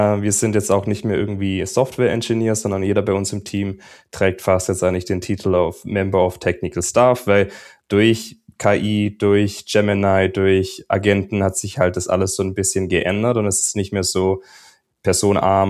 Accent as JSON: {"language": "German", "region": "Baden-Württemberg", "country": "Germany", "tie": "born or raised there", "lives_now": "Nuremberg, Germany", "said": "Ich bin gebürtig Schwabe, würde ich sagen, also aus einem kleinen Dorf bei Stuttgart. Mittlerweile wohne ich in Nürnberg."}